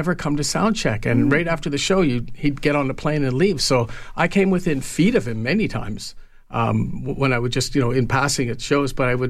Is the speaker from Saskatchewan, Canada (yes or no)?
no; Mississauga, Ontario, Canada; I grew up in Mississauga